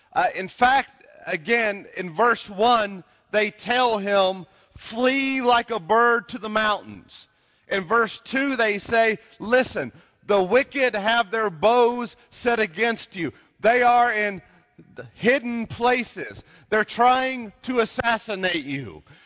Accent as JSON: {"language": "English", "region": "Tennessee", "country": "United States", "said": "I'm from East Tennessee. I forgot that there are places under curfew."}